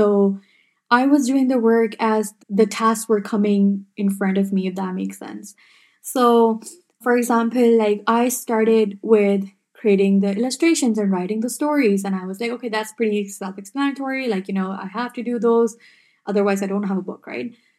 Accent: Pakistan; something that really inspired me and empowered me as a Pakistani woman myself

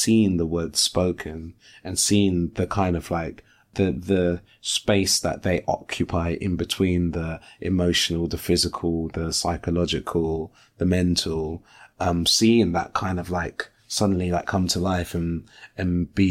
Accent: London, United Kingdom; I grew up in London, but you got to stay in halls of residence with a bunch of like other like-minded, like aged

